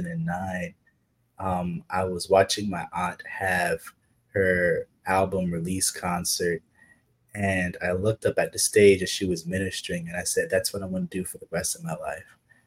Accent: Miami, Florida, United States; now in New York, United States; I'm originally from Miami, Florida. Shout out to 305. I moved to the New York City area. It's been about 18 months now.

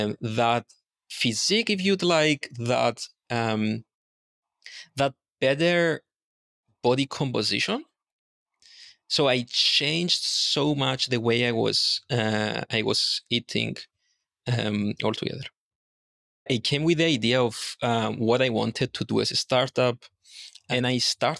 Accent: Cyprus; English is a second language; I grew up in Cyprus, and in Cyprus, first of all, it's a very small island.

